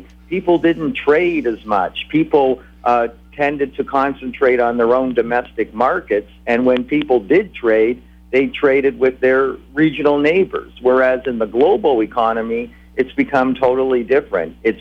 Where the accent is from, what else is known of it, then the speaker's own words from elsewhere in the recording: Toronto, Ontario, Canada; look, I'm from Toronto. We're 90 miles away from Niagara Falls.